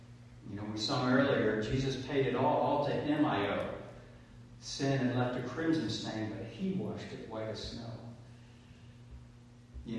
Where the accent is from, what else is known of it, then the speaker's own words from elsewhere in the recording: the South, United States; You know, I come from the South and everything is fixing. Fixing to do this, fixing to do that.